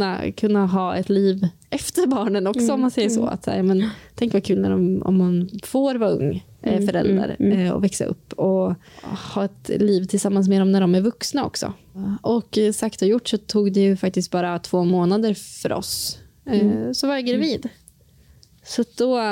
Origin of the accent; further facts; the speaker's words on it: Östersund, Jämtland County, Sweden; Och då när vi var hemma i Östersund och hade berättat det här för våra familjer